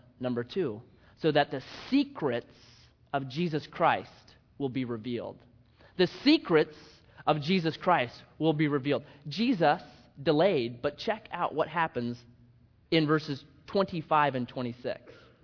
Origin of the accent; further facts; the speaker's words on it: Grants Pass, Oregon, United States; I called up the guy. I said, I'm from Grants Pass, and I'm thinking about driving up there today